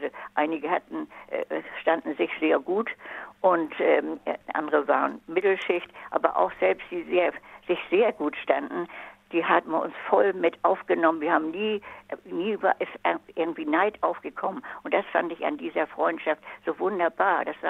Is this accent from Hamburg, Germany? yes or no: yes; Hamburg, Germany; Ja, hallo. Ja, ich wohne in Hamburg und bin praktisch seit 1947 sind wir aus der Schule gekommen, aber vorher waren wir schon 4 Jahre zusammen im Oberbau in Fuhlsbüttel.